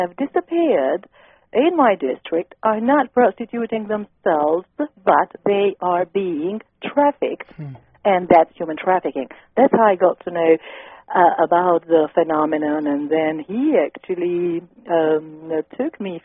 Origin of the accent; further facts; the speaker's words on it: Albania; I am originally from Albania, and I was a government official, an elected government official back in the country.